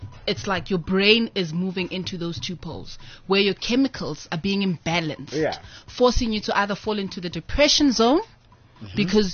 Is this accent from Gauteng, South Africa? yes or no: yes; Soweto, Gauteng, South Africa; now in Pretoria, South Africa; You know, I was born and bred in Soweto.